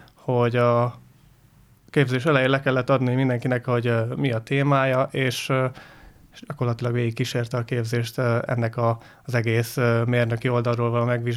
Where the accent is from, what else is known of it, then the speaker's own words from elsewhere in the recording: Szombathely, Vas, Hungary; mivel itt élek a családommal, ide születtem, tehát gyakorlatilag törzsgyökeres szombathelyi vagyok